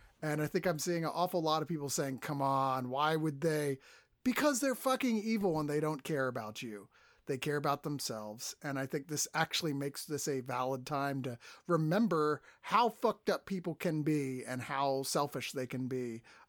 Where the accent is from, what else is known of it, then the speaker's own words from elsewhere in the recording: Poland; I grew up in Poland as a child.